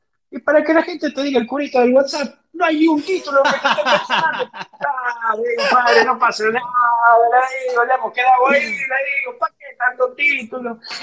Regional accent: Tucumán, Argentina; Porque soy tucumano, papá.

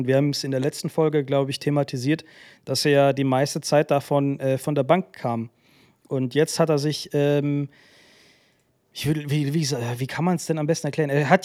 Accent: Croatia; Für mich natürlich als Kroate ganz spannend, den weiter zu verfolgen.

